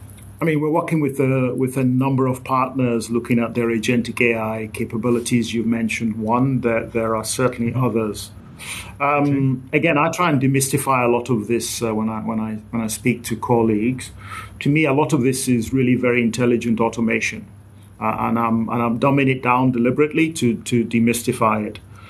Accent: Nigeria; So I grew up in Nigeria. I'm part Scottish, part Nigerian. So I did my primary education in Nigeria.

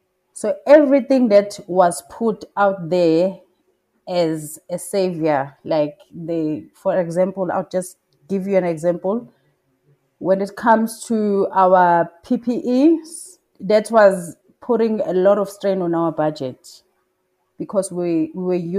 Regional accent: Durban, KwaZulu-Natal, South Africa; I am originally from Durban.

